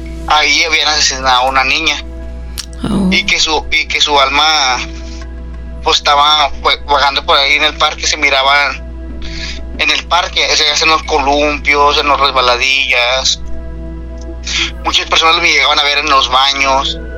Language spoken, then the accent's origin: Spanish; Nuevo Laredo, Tamaulipas, Mexico; yo soy originario de Nuevo Laredo, Tamaulipas.